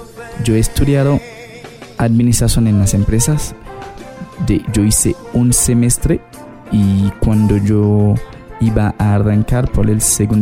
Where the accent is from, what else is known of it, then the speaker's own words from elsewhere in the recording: Port-au-Prince, Ouest, Haiti; moved away; also born or lived in south Haiti; Yo nací en Haití, en un departamento del sur del país. Después de mis tres meses de haber nacido en el sur del país, mis papás me trasladaron en la capital. Mis primeros años, mi primer año, yo lo celebré en la capital. Yo crecí en la capital, tengo cultura de los ciudadanos haitianos